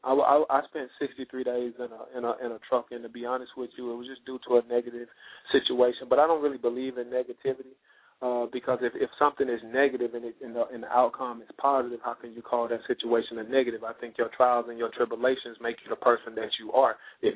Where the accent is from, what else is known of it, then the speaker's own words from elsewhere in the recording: Alabama, United States; now in California, United States; I'm originally from Alabama. I drove across country from Alabama to California. I spent 63 days in a truck.